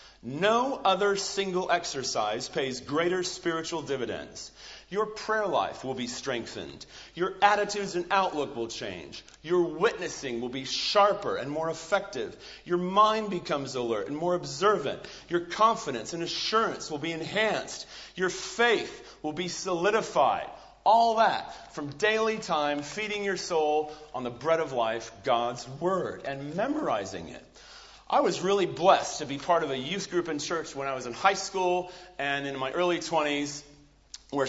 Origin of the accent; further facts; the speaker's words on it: California, United States; Yes, growing up in California, we had great trips to the beach, great trips to the slopes